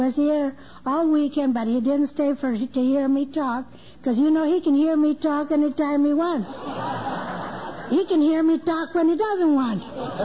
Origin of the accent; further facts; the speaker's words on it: California, United States; I was born and raised in Orange County in Almedina.